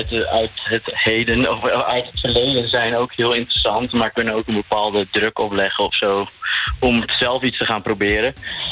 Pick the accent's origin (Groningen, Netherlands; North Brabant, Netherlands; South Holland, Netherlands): Groningen, Netherlands; Lageland; Ik kom oorspronkelijk uit Lageland, weet ik.